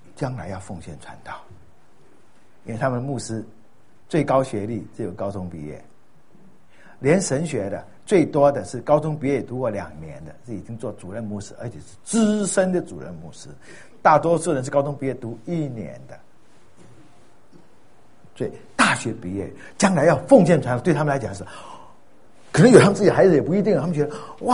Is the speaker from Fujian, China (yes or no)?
yes; Fujian, China; 所以我在我的家乡福建